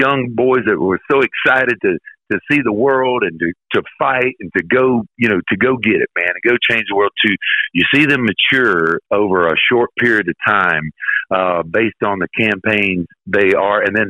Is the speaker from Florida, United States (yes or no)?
yes; Florida, United States; when I moved back to Florida, my home state, there was a box of letters, like 50 something letters.